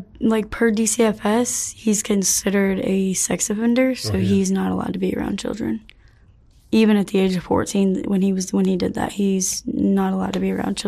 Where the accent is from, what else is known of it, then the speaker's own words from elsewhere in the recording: Effingham, Illinois, United States; Effingham, Illinois. It's like central Illinois.